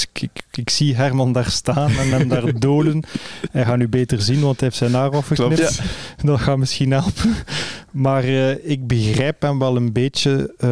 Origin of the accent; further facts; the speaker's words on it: Ghent, Flanders, Belgium; Ik zei, ik ben altijd ben opgegroeid aan de Ster.